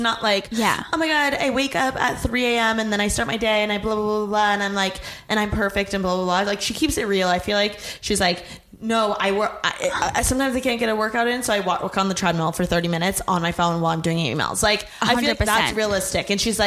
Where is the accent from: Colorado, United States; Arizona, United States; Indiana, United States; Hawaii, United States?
Indiana, United States; From Indiana. Oh my gosh, okay. Yeah, so small town, and I'm from the Midwest.